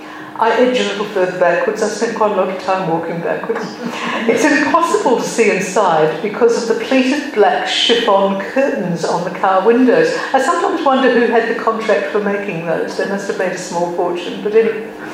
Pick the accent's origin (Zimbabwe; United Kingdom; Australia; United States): Australia; And in the end, I just give up and I say, "Look, I'm from Australia."